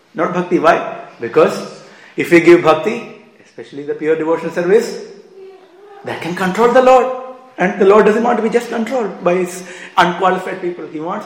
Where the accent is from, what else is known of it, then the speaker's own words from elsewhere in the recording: Kerala, India; One time I went to my hometown in Kerala.